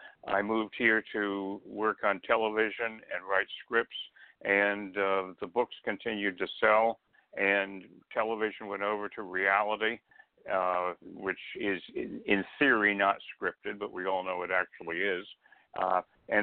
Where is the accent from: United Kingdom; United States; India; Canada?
United States; Manhattan, New York; born there; I was born in Manhattan.